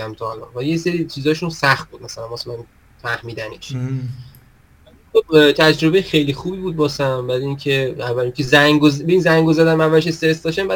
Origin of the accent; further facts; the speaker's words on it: Iran; چون ما ایرانی هستیم.